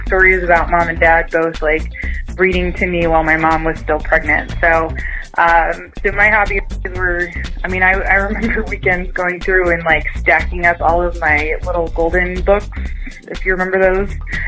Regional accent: Ruskin, Florida, United States; In Florida, just south of Tampa Bay in a little town called Ruskin.

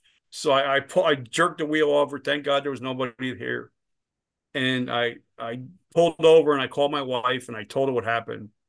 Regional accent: New Jersey, United States; I'm from Jersey, so we're going to meet at the Jersey shore.

